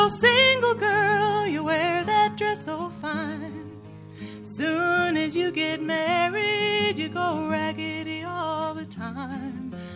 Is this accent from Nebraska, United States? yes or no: no; Missouri, United States; moved away as an adult; I'm originally from Missouri. All my family lives there, and I've just lived in Massachusetts.